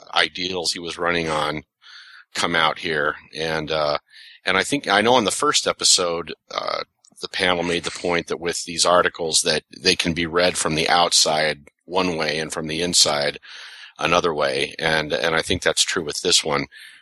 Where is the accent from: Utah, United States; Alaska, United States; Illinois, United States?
Utah, United States; And I grew up in Utah, by the way